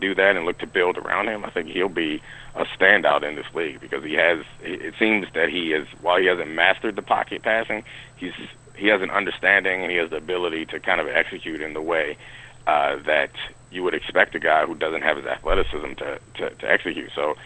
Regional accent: Baltimore, Maryland, United States; I grew up in Baltimore. I'm from Baltimore, so I was happy.

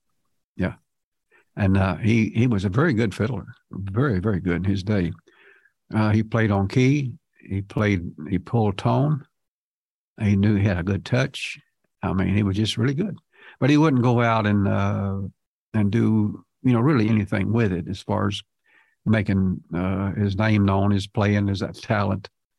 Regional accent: Lebanon, Ohio, United States; born there; I was born in Lebanon, Ohio.

